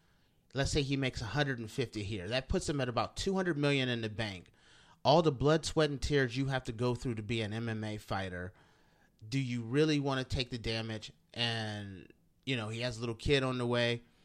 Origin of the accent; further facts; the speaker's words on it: Ohio, United States; I'm from Ohio. I'd just go home in the wintertime.